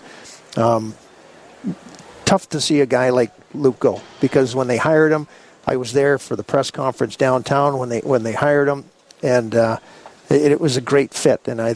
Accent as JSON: {"language": "English", "region": "Scotland", "country": "United Kingdom", "said": "I'm Scottish."}